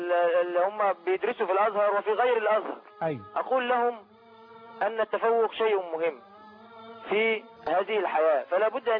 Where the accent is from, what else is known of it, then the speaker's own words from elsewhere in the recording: Zawiyat Abu Shousha, Beheira, Egypt; قريتي قرية زاوية أبو شوشة.